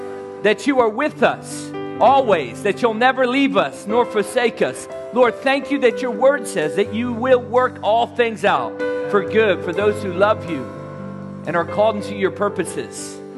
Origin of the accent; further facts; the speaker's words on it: Newport News, Virginia, United States; I grew up in Newport News, Virginia, where you could throw a rock and hit three churches by accident. There's a church everywhere in Virginia.